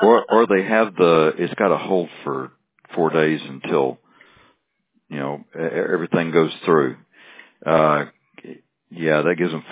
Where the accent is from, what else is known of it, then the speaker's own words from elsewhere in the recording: Florida, United States; I grew up in Florida, and brother and I put probably 85% of the meat we ate on the table, either hunting or fishing.